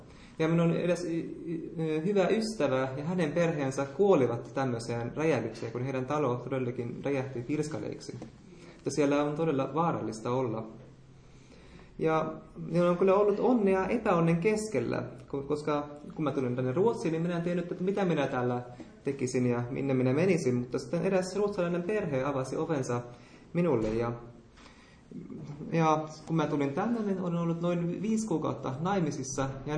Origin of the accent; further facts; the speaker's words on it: Yemen; now in Sweden; minun kotimaassani Jemenissä